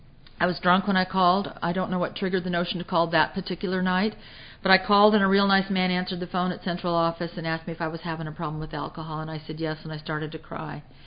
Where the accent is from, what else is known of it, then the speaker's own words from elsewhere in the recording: Newport Beach, California, United States; I'm a nice girl from Newport Beach. Well, I was from Newport Beach, but I hadn't really been a nice girl in a long time, you know.